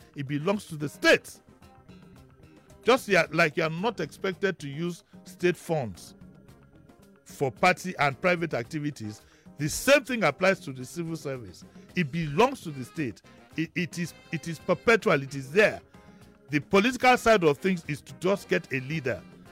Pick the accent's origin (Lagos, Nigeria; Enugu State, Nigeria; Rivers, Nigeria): Lagos, Nigeria; Yaba; When I was growing up in Yaba in the 60s